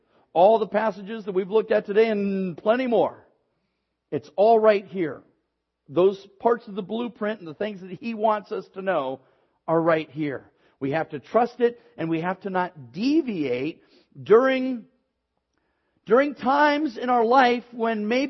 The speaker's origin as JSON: {"language": "English", "town": "Hayward", "region": "California", "country": "United States", "tie": "born or raised there", "said": "Growing up in Hayward, I remember we'd have parades for this, parades for"}